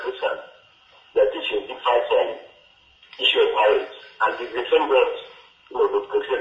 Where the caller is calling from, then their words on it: Ketu, Lagos, Nigeria; I'm calling from Ketu, sir.